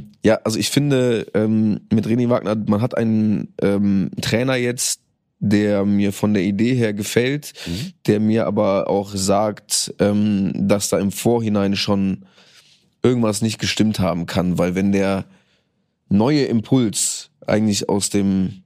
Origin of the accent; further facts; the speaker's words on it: Cologne, North Rhine-Westphalia, Germany; als Kölner